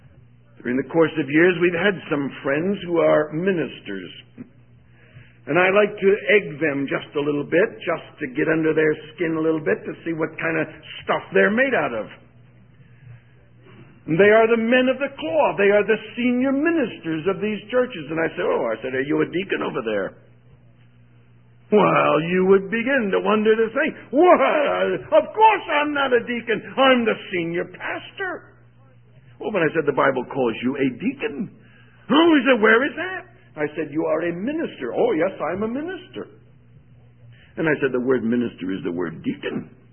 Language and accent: English; Chicago, Illinois, United States; I was from Chicago.